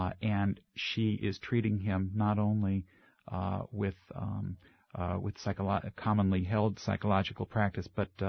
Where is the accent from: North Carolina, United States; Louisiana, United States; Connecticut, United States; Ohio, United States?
Connecticut, United States; Norwich; I grew up in Norwich, Connecticut, in the eastern side of Connecticut